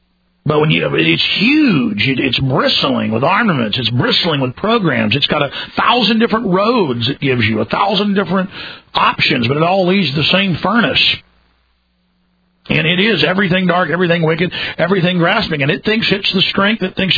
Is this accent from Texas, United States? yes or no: yes; Dallas, Texas, United States; I saw the corrupt preachers, growing up in Dallas around me, and that made me a little bit cynical.